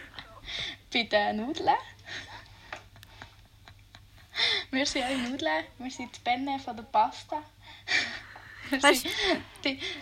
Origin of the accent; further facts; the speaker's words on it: Bern, Switzerland; Und ich komme aus Bern. Aus der schönen Stadt Bern, die viel schöner ist als Basel und viel einen cooleren Dialekt hat als Basel.